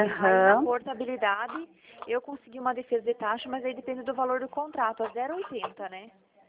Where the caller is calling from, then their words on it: Toledo, Paraná, Brazil; Eu falo aqui de Toledo, no Paraná.